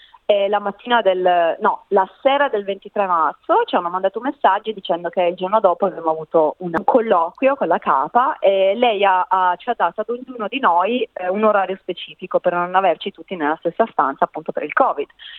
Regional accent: Turin, Piedmont, Italy; moved away as an adult; now in Sydney, Australia; Sì, allora io vengo da Torino, mi sono laureata in psicologia con 104

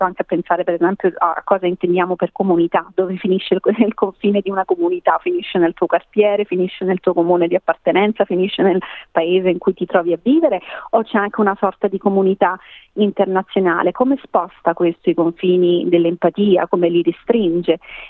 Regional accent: Southern Italy, Italy; also born or lived in United States / England; Io sono cresciuta in Italia, ma sono cresciuta in un paese piccolo, in una comunità specifica del sud Italia, e quindi c'è anche la mia appartenenza meridionale.

